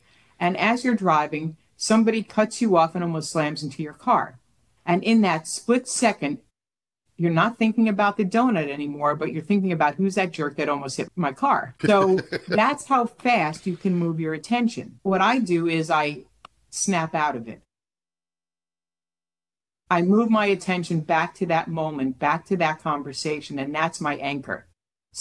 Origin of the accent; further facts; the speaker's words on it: New Jersey, United States; And it's just hard because if you listen to me here, I talk really fast. I'm from New Jersey.